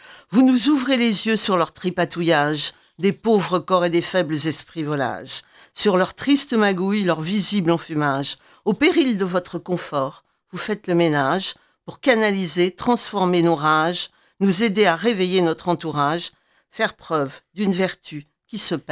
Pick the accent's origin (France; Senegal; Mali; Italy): France; Lyon, Auvergne-Rhône-Alpes; Je suis lyonnaise d'origine.